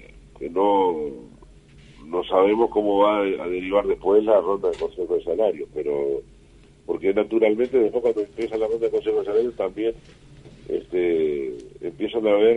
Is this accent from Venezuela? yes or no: no; Uruguay; como cualquier uruguayo